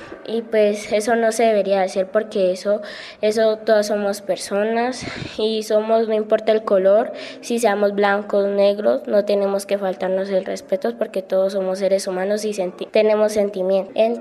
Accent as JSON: {"language": "Spanish", "town": "Popayán", "region": "Cauca", "country": "Colombia", "said": "Estoy en el grado séptimo B. Tengo 14 años. Soy de aquí de Popayán, pero yo tengo familiares en Nariño, que es la mamá de mi mamá. Soy una persona afrocolombiana."}